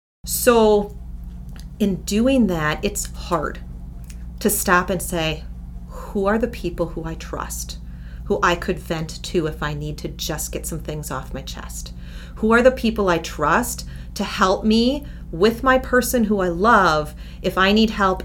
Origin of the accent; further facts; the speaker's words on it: Midwest, United States; So being a Midwesterner, we have a long winter sometimes, right?